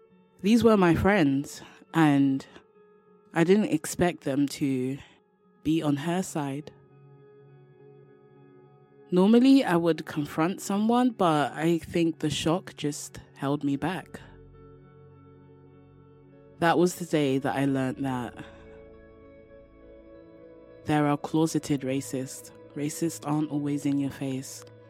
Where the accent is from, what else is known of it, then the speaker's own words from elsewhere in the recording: London, United Kingdom; from London, England. And I was 13 years old when I learned I was black.